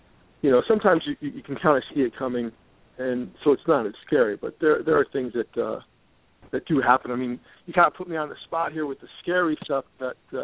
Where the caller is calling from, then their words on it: Pennsylvania, United States; And I'm not coming from England. I'm hailing from Pennsylvania.